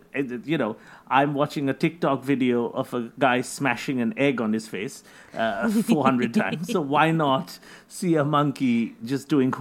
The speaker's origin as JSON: {"language": "English", "country": "India", "said": "So I'm from India"}